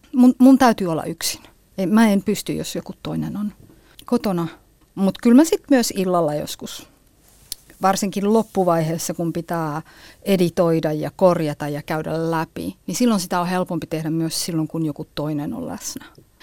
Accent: Nivala, North Ostrobothnia, Finland; moved away; Mä yritin kuvata sitä tilannetta, että kun mä tulin vuonna 1997 Nivalasta teatterikouluun, miltä se tuntuu olla täysin ulkopuolinen, olla niin kuin ei pääkaupunkiseudulta kotoisin, ei akateemisesta perheestä

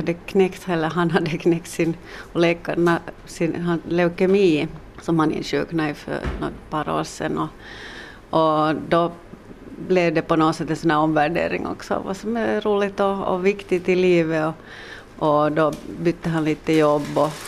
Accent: Espoo, Uusimaa, Finland; also born or lived in Siuntio; now in Kauniainen, Finland; Jag hade bott många år i Sjunde. Jag är själv uppvuxen i Esbo. Men sen hade vi bott många år i Sjunde.

